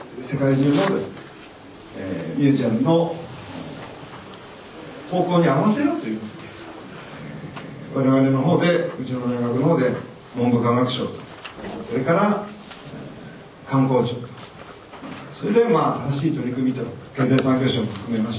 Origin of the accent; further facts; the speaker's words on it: Ushiku, Ibaraki, Japan; 私はずっと牛久に住んでおりまして、生まれも育ちも牛久ですので、上町の、ところに住んでますので